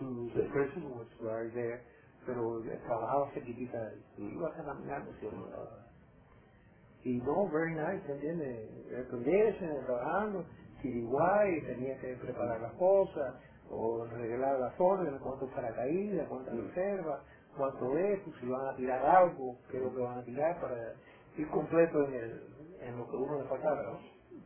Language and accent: Spanish; Cuba; mira qué casualidad, yo también soy de Cuba